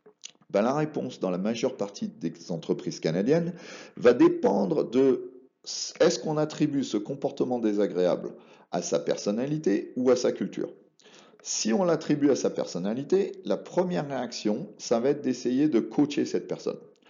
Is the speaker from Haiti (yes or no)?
no; France; J'ai grandi en France.